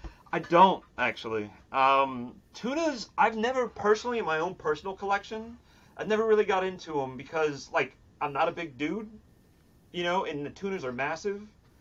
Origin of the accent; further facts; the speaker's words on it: Columbia, Maryland, United States; There was, when I grew up in Columbia, Maryland, there was this thing called the Valley